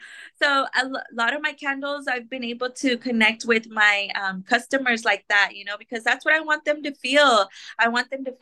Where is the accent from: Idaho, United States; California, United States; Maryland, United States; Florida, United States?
California, United States; San Jose; San Jose, right. Local, native, born and raised in San Jose. I went to school locally as well.